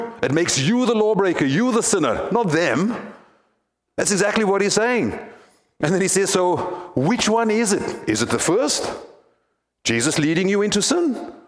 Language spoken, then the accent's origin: English; South Africa; As you know, we grew up in South Africa, and we grew up under apartheid.